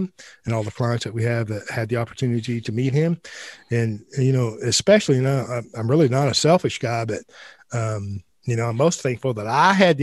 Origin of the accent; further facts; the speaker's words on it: Ireland; Well, I'm Irish as well.